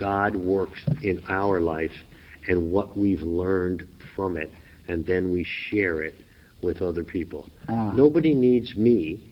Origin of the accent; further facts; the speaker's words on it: Newark, New Jersey, United States; You know, I grew up in Newark, New Jersey. And every now and then my wife will say, ooh, that Newark, New Jersey boy is coming out of you, right?